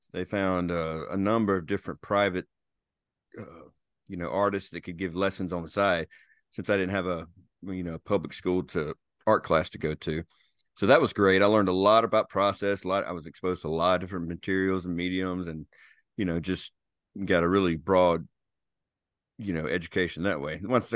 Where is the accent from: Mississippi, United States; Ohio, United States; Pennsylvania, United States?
Mississippi, United States; Petal; also born or lived in Panama; Well, I grew up in Petal, which is, you know, sort of, you know, closer to Hattiesburg than Laurel. And, I mean, I was born in Panama, so we kind of lived all over because my dad was in the service.